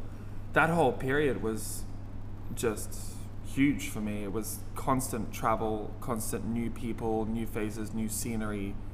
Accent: Boreen Point, Queensland, Australia; moved away as an adult; now in London, United Kingdom; So I'm from Boreen Point.

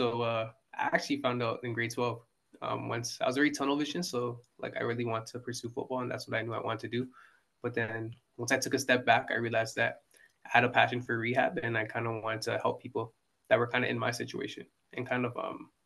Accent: Brampton, Ontario, Canada; I'm a proud Bramptonian. So I'm from Brampton. I've lived here like my whole life. After undergrad, I moved back home. So I've been living in Brampton for a lot of my life. Went to high school here.

